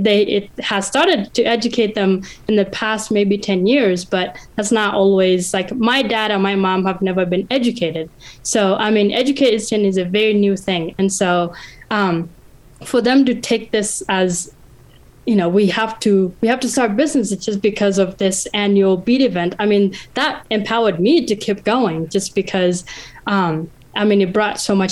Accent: Tanzania; now in Colorado, United States; But I was not always from Colorado. I was born in a small village in northern Tanzania. I grew up with 16 siblings, two moms and one dad.

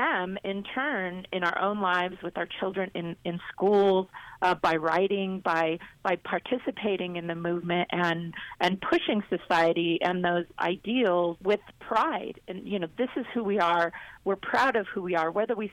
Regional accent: Denver, Colorado, United States; growing up in Denver, we were invisible or we were marginalized.

